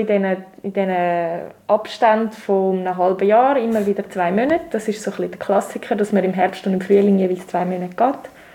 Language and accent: German; Switzerland; Also bei uns in der Schweiz erhalten sich jetzt im normalen Boden, wie jetzt eben in Basel, natürlich kaum Textilien oder nur sehr wenige Hinterlassenschaften.